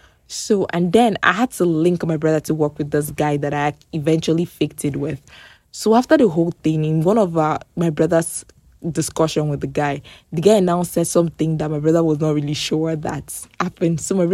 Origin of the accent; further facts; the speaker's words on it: Port Harcourt, Rivers, Nigeria; So I grew up in Port Harcourt. Yeah, where pidgin was like very predominant.